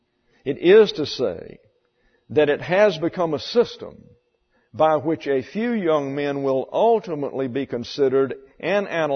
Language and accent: English; Wales, United Kingdom; Dating back to, now get this, I'm Welsh. Dating back to 17th century Wales